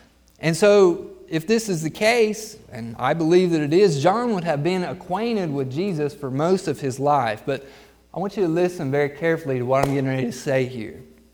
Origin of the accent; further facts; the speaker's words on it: Ohio, United States; I'm thinking of a guy he's from Ohio, like I'm from Ohio. He's actually from Akron. I'm not from Akron